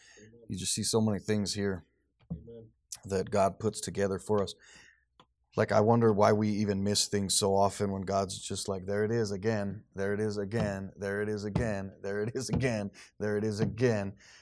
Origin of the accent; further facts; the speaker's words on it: Roswell, New Mexico, United States; Okay, now I grew up in Roswell. I was born in Roswell.